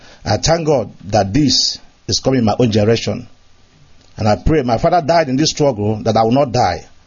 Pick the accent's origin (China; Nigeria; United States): Nigeria; Nnewi, Anambra; now in Bremen, Germany; I live in Bremen as a pastor. I come from Newi Umudim. In Ezokarum, Obi of Ezokarum, second Obi of Umudim.